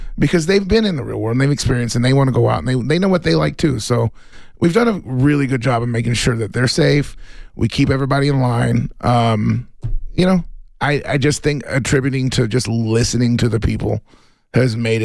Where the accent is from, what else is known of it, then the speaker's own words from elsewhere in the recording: Texas, United States; Growing up in Texas, you know, I lived in honky tonks.